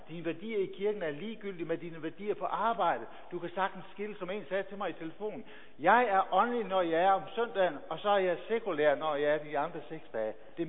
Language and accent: Danish; Central Denmark Region, Denmark; Jeg er født og opvokset i Vestjylland. Jeg har altid været i kristne miljøer.